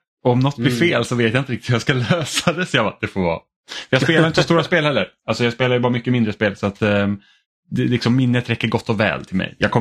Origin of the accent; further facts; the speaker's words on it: Finland; Som finlandssvensk så måste jag ändå säga att det där är förmodligen fel.